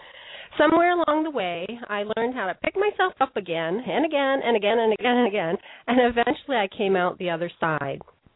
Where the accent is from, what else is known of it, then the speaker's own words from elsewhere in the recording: Detroit, Michigan, United States; I'll tell you that I grew up in Motown during an era of racial riots, busing, political assassinations